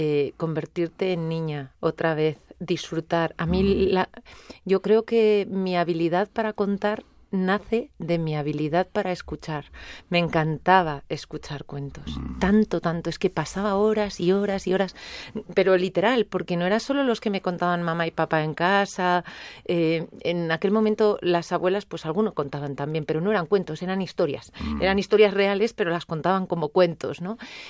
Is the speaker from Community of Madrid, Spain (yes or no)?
yes; Madrid, Community of Madrid, Spain; now in Guadalajara, Spain; A ver, yo soy madrileña de carné, pero soy guadalajara de sentimiento, soy de Guadalajara de sentimiento, de corazón, de adopción